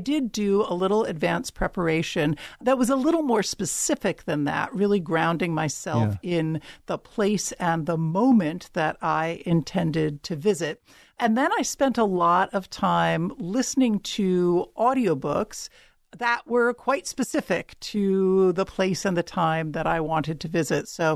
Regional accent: Philadelphia, Pennsylvania, United States; but that also happens to be my hometown.

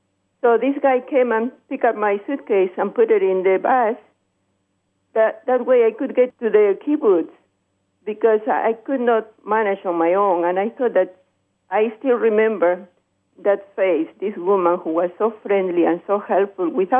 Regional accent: Peru; English is a second language; now in Chicago, United States; Originally, I'm from Peru.

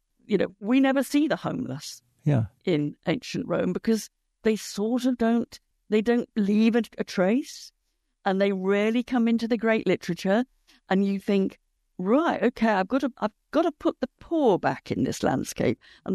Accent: West Midlands, United Kingdom; I came not from Gloucestershire, but I came from Shropshire, which is on the border between Wales and England.

